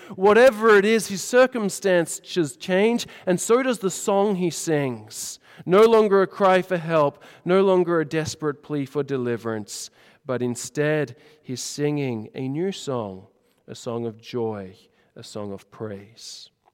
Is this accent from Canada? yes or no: no; Australia; If you're not Dutch here, I'm not Dutch, I'm Australian, but it goes back in my genes.